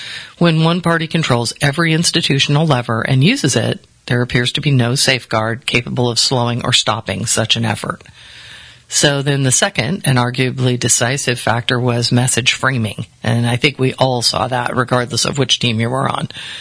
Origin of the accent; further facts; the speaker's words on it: Ireland; it's a good thing I'm Irish.